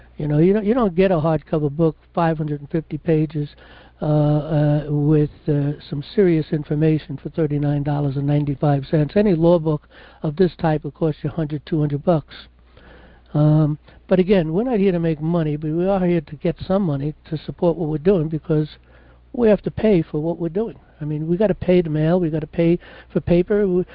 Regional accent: New York, United States; I mean, I was born and raised in New York.

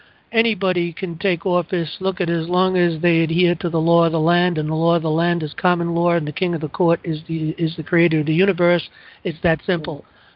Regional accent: New York, United States; Us New York, me as a New Yorker, I've always heard that.

